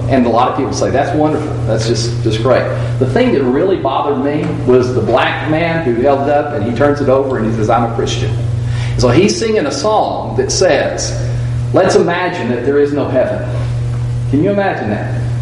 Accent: United States; We grew up in America. We grew up in the 20th or 21st centuries of America.

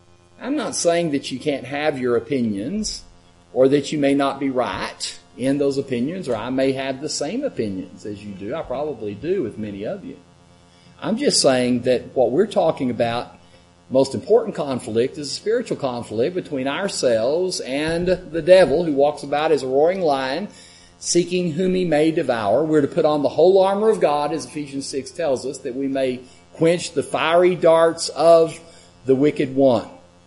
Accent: Fort Worth, Texas, United States; I am not an American. That's my second. Third, maybe a Texan. Fourth, maybe a Fort Worthian.

